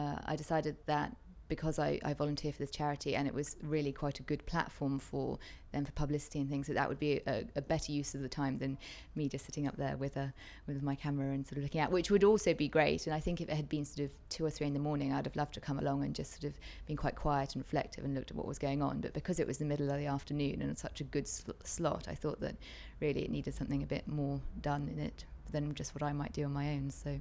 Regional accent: London, United Kingdom; I'm 25 and I'm from London.

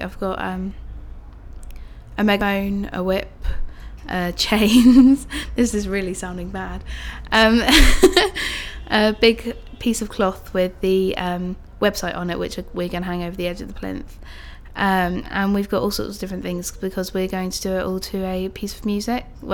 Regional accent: Haslemere, South East England, United Kingdom; I am 18, and I come from Hazelmere, Surrey.

